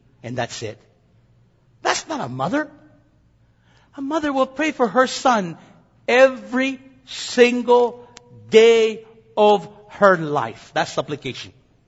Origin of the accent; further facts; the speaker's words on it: United States; I'm an American. And therefore, as an American, I have a posture. I'm an American citizen.